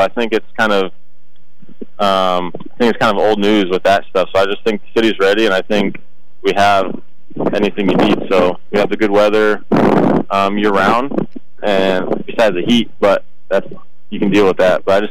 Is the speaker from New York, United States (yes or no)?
no; Las Vegas, Nevada, United States; it's cool knowing I'm from Vegas and knowing how many from Vegas there are.